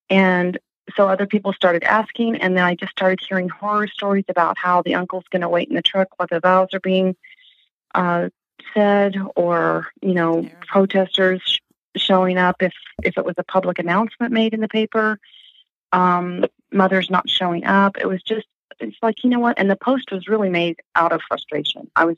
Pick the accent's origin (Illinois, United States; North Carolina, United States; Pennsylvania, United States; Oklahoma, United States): Oklahoma, United States; By that I mean born and raised in Oklahoma and raising two sons in a conservative state, in a conservative church.